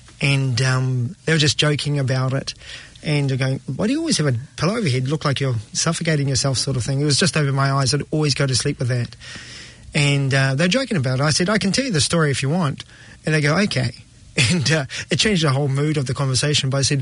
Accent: Auckland, New Zealand; growing up in South Auckland, with a mum who was an alcoholic. When I was born, my mum was 40, my dad was 50. So they were quite old as well.

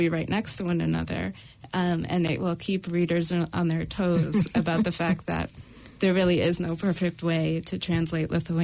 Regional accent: Massachusetts, United States; I grew up in Massachusetts

